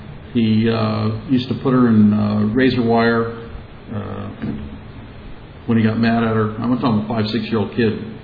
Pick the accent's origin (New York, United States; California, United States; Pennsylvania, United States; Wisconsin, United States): California, United States; La Habra; I grew up in La Habra in the hills. My parents built a home there in the 50s. And there was avocado groves and orange groves and lemon groves.